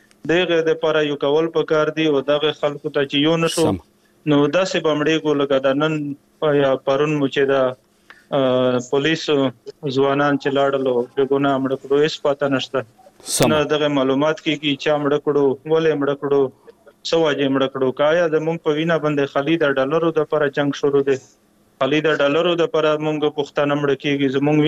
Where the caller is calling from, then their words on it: Bannu, Khyber Pakhtunkhwa, Pakistan; خبرې کوم ضلع بنو نه.